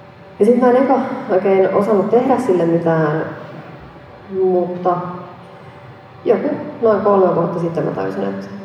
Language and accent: Finnish; Helsinki, Uusimaa, Finland; me kotona puhuttiin viroa, ja mä oon siis Helsingistä kotoisin. Isovanhemmat asuivat Virossa, ja mä luulin, että me ollaan virolaisia